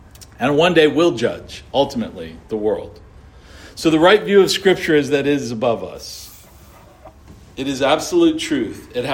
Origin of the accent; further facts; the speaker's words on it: Daytona Beach, Florida, United States; When I grew up in Daytona Beach on the east coast of Florida